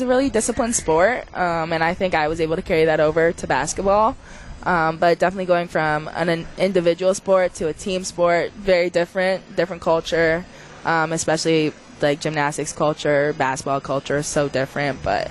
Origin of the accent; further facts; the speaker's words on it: Toronto, Ontario, Canada; I'm from Toronto, Canada. I'm a sophomore, and I was a gymnast growing up.